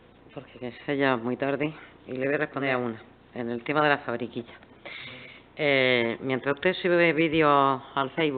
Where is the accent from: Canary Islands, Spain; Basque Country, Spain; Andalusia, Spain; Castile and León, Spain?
Andalusia, Spain; Níjar; porque soy de Níjar, no como algunos que vienen de Barcelona, a darnos lecciones.